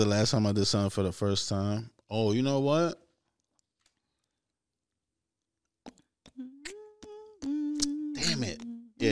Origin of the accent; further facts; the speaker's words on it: New York City, New York, United States; We were from the Bronx.